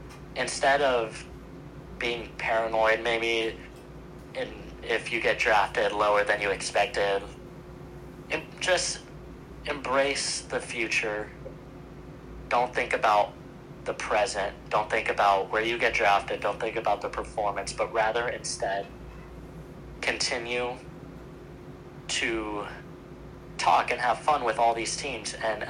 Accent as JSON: {"language": "English", "town": "Detroit", "region": "Michigan", "country": "United States", "lives_now": "Baltimore, United States", "said": "I come from Detroit, so we can't do anything with that."}